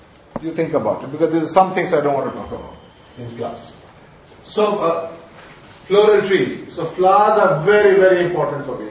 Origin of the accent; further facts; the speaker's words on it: Odisha, India; I'm from Orissa. Our wealth was known by the amount of coconut trees we have.